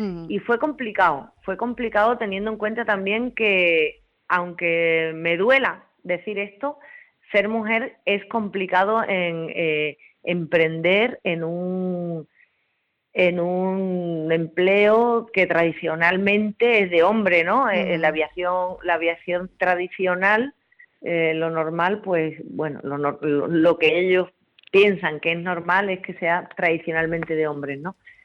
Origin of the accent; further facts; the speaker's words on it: Huelva, Andalusia, Spain; yo soy militar profesional del Ejército del Aire y estaba destinada en Madrid. Y bueno, soy de Huelva y estaba deseando venir a mi tierra.